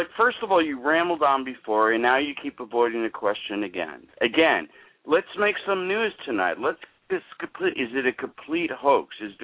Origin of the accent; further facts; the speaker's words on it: New York, United States; And I'm from New York.